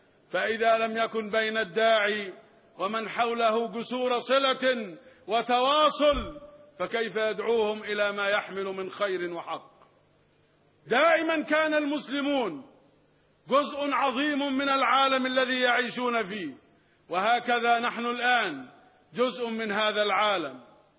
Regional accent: Egypt; نحن كمصريين

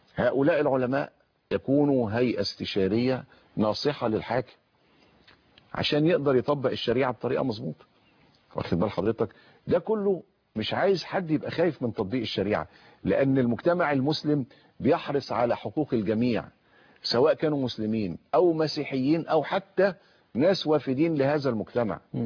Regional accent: Egypt; لان احنا عندنا كمصريين عيب كبير قوي.

